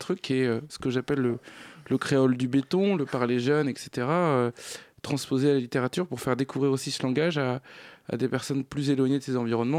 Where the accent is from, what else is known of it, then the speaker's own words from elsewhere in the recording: Nantes, Pays de la Loire, France; born there; now in Paris, France; mon père est kurde, ma mère est turque, je suis né en France et à Nantes, maintenant je vis à Paris, donc je vis avec ces quatre identités.